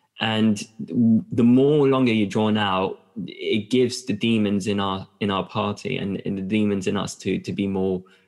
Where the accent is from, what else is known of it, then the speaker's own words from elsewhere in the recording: London, United Kingdom; And I felt that, as a Londoner, someone from the dirty south, looking at Scotland, I felt like it was a lot more respectable